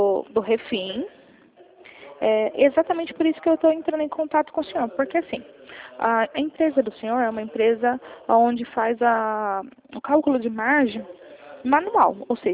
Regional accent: Campinas, São Paulo, Brazil; Não, eu sou de Campinas.

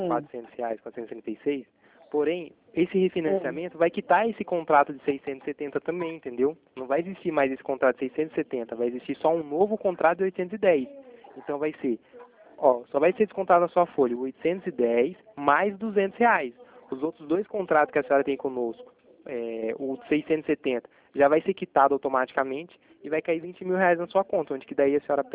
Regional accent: Itatiba, São Paulo, Brazil; eu sou daqui de Itatiba

